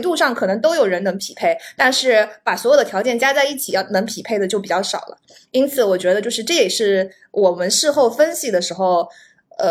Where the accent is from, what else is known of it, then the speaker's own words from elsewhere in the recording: China; 然后我又是中国人嘛，我是在中国出生长大